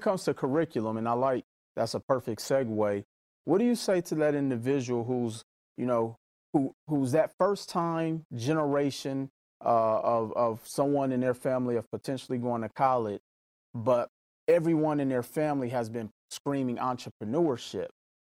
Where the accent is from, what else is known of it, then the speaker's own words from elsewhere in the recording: Mississippi, United States; growing up in Mississippi while I was in high school, you know, I'm a huge fan of always coming to homecoming.